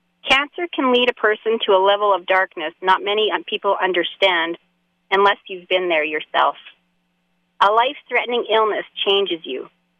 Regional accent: Didsbury, Alberta, Canada; I was born in the Ditsbury Hospital and attended each of the three schools, Rossford Elementary, West Glen Middle School, and Ditsbury High. … was a nurse at the Ditsbury Hospital for many years

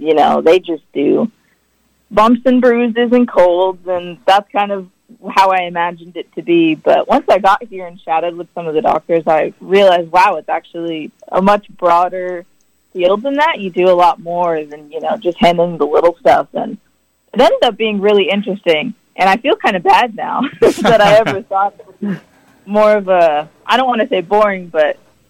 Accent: Salina, Kansas, United States; I'm hoping that I can get into the campus in Salina, not only because that's my hometown

